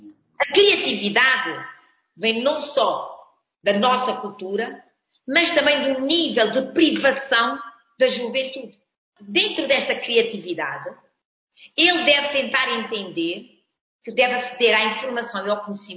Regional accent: Cape Verde; Eu costumo dizer que eu sou cabo-verdiana, correto? Depois faço parte dos países africanos lusófonos, africana. Portanto, eu sou africana a três níveis. Eu sou africana porque sou cabo-verdiana

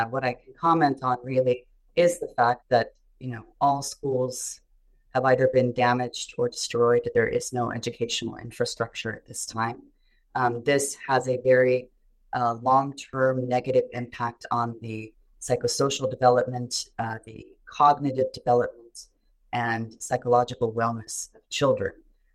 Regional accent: Gaza, Gaza Strip, Palestine; English is a second language; now in Houston, United States; I am a physician, American-Palestinian physician from Houston, Texas. I am from Gaza. My family, my father was born of Honduras, and my mother was born in the city of Gaza.

